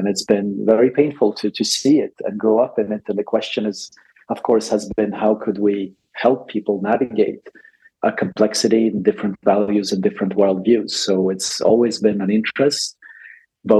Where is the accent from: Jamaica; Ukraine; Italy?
Ukraine; I grew up in Ukraine.